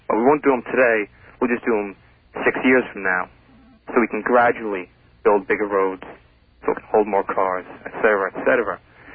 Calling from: Holbrook, United States; I'm calling from Holbrook.

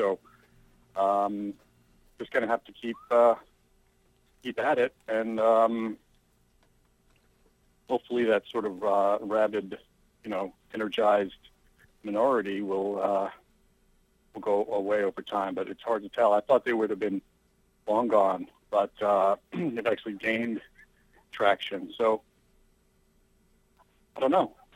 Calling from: Setauket, New York, United States

